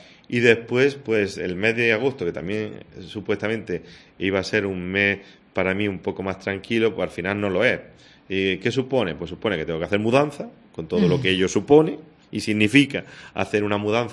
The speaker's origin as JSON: {"language": "Spanish", "town": "Alcaudete", "region": "Andalusia", "country": "Spain", "said": "el día 1 de octubre se celebra la coronación canónica de la Virgen de la Fuensanta de mi pueblo, de Alcaudete."}